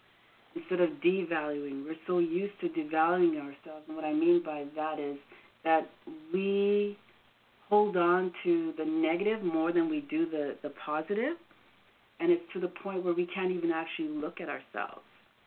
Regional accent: Canada; also born or lived in England; And we came here in the late 60s. So I was quite young, so that's why I don't have my British accent.

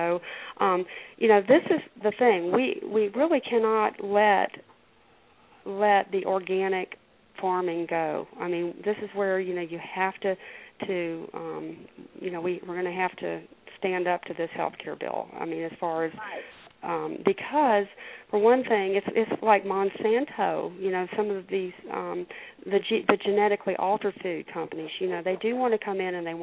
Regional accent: Macon, Georgia, United States; Well, I'm from Macon.

